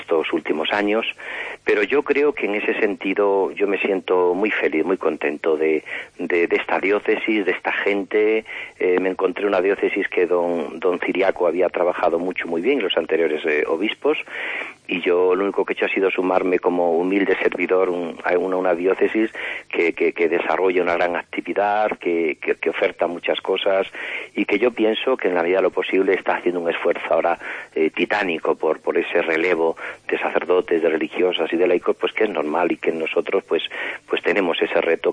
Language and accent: Spanish; Malpartida de Cáceres, Extremadura, Spain; yo soy originario, porque soy de Malpartida de Cáceres, por lo tanto soy obispo de mi propia diócesis de origen